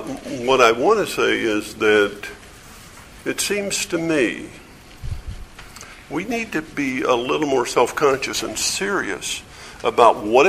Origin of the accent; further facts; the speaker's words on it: United States; I grew up in the United States where, for the most part, everything is monocultural, at least when I was growing up.